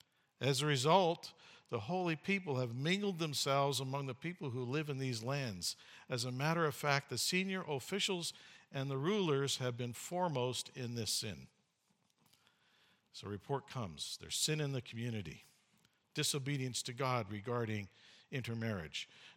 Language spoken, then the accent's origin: English; Canada; When I read that as a Canadian citizen with some of the data I'll give you later, I felt the same way.